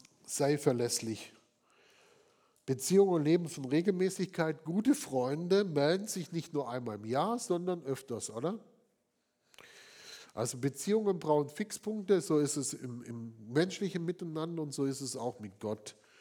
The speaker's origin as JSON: {"language": "German", "region": "Southern Germany", "country": "Germany", "tie": "born or raised there", "said": "ich war jetzt in Süddeutschland, da bin ich aufgewachsen in meiner Heimat"}